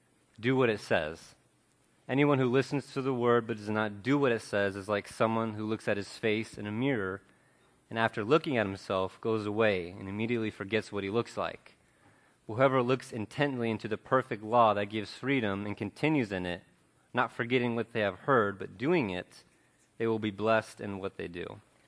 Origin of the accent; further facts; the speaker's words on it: Italy; also born or lived in Joplin, Missouri, United States; now in United States; I was born in Joplin, Missouri. My parents met at Ozark Christian College, and my dad felt called to be a missionary. So when I turned one, we moved to Italy. So I grew up learning the language, experiencing the culture.